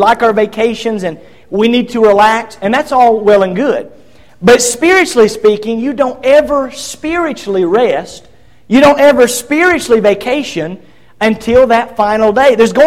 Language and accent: English; Georgia, United States; I grew up in Northwest Georgia, as many of you know.